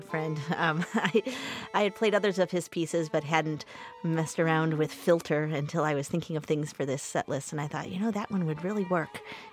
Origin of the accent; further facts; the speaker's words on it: Chicago, Illinois, United States; anything that combines the blues and classical is really super fun for me as a Chicagoan, that's for sure.